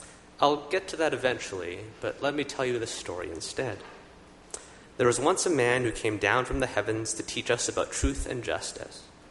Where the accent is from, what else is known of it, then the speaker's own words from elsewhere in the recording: Edmonton, Alberta, Canada; I'm from Edmonton, and when Edmonton plays Calgary, the stadium is always full